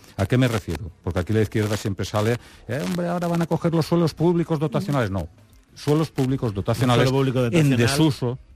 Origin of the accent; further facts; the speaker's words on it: Alcoy, Valencian Community, Spain; Yo, por ejemplo, vengo de Alcoy. En Alcoy hay infinidad de suelos.